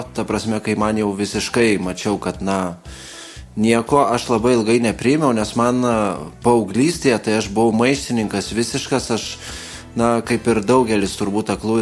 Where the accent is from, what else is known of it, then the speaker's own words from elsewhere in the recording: Kaunas, Kaunas County, Lithuania; now in Vilnius, Lithuania; Aš kada persikėliau iš Kauno mokytis į Vilnių